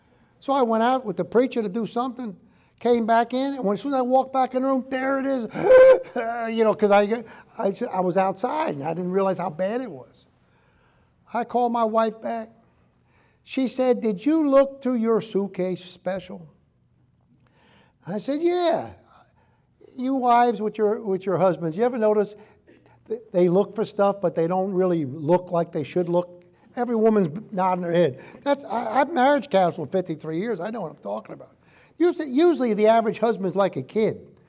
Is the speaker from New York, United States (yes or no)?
yes; New York, United States; when I was a little kid, Brother Legault, growing up in New York, in the city, we didn't say scared. We always said us scared.